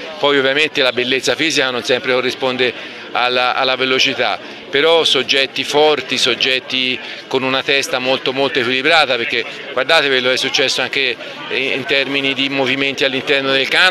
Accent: Siena, Tuscany, Italy; quindi io sono un senese

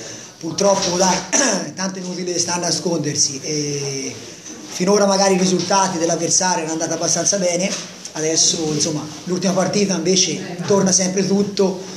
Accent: Empoli, Tuscany, Italy; io sono d'Empoli

